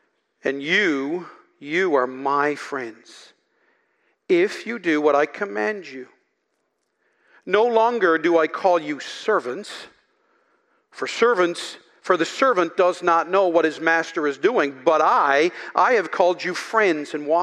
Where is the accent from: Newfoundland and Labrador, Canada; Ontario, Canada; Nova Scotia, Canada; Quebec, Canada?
Newfoundland and Labrador, Canada; Pardon my cynicism, I'm from Newfoundland